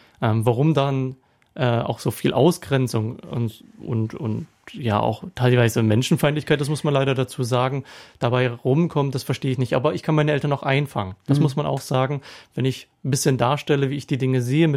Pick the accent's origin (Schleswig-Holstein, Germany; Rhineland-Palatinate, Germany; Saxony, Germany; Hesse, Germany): Saxony, Germany; Dresden; Ja, also auch in der Gegend, in der ich groß geworden bin. Ich bin im Süden am Stadtrand von Dresden groß geworden.